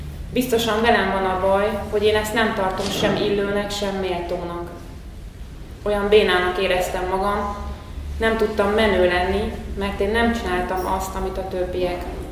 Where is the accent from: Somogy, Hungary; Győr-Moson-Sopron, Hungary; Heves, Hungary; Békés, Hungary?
Győr-Moson-Sopron, Hungary; Győr; moved away as an adult; now in Budapest, Hungary; sziasztok! Győri származású vagyok, de már 18 éves korom óta itt élek Budapesten.